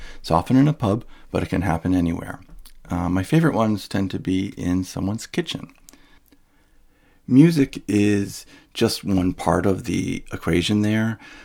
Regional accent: Cape Cod, Massachusetts, United States; the fellow sitting next to me, he finds out that I'm from Cape Cod

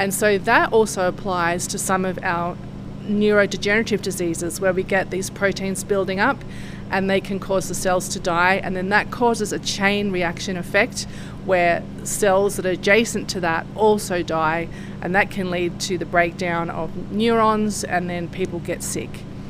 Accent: Sydney, New South Wales, Australia; obviously I don't have a Jackson accent. I'm from Sydney, Australia.

